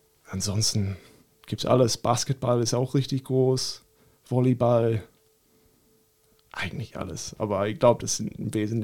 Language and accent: German; Melbourne, Victoria, Australia; German is a second language; moved away as an adult; now in Germany; ich bin Australier, wohnte 27 Jahre auch dort in meiner Heimatstadt in Melbourne und dann bin 2019 nach Deutschland gezogen.